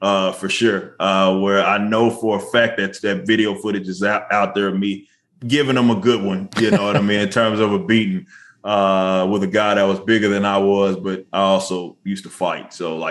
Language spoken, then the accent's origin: English; Dallas, Texas, United States; also born or lived in Arlington / Mansfield; I'm from Dallas, South Dallas, Oak Cliff area, and my senior year and junior year was spent in a town that was like 30 minutes away in Arlington, Mansfield area.